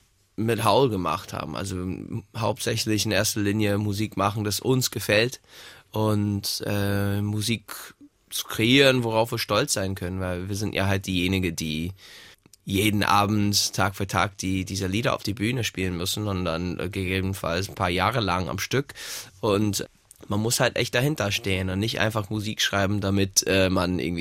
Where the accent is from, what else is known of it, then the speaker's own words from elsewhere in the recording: United States; German is a second language; ich bin auch stolzer Amerikaner. Ich liebe die USA und das ist halt mein Land, da wo ich groß geworden bin.